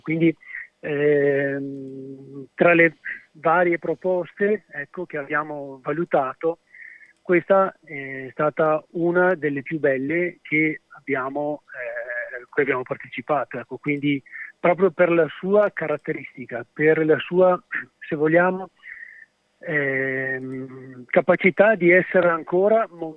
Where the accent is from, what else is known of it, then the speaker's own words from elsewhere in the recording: Vicenza, Veneto, Italy; anche se siamo di Vicenza